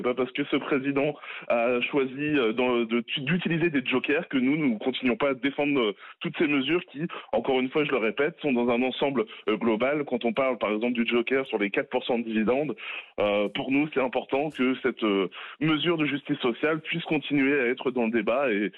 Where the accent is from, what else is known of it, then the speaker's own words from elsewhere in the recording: Normandy, France; moi je suis un Normand de 32 ans